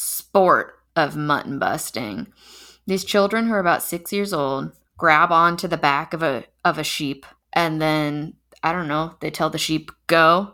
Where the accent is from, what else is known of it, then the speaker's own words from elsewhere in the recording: California, United States; And being a Californian, I thought I need Mexican food because that's just a thought I have always.